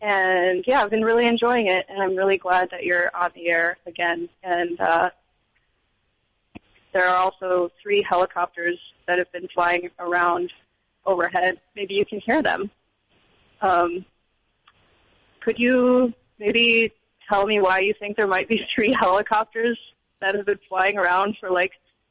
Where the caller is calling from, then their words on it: Oakland, California, United States; I'm calling from Oakland, California.